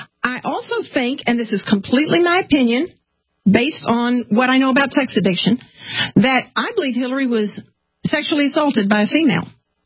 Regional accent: Hot Springs, Arkansas, United States; I mean, I grew up in Hot Springs.

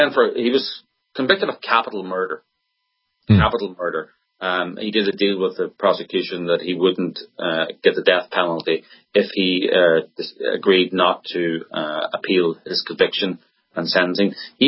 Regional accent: Northern Ireland, United Kingdom; I'm from Northern Ireland, sorry, I'm small, I'm petty, I'm from Northern Ireland, I'm aggressive.

